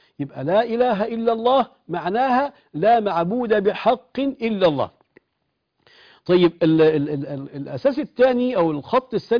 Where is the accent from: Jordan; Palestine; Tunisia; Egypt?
Egypt; وبخاصة مثلا عندنا في مصر كان موالد سيدنا الحسين رضي الله عنه وأرضاه